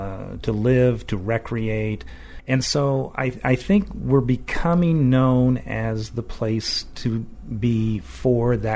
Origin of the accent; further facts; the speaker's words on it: Fort Collins, Colorado, United States; I grew up in Fort Collins.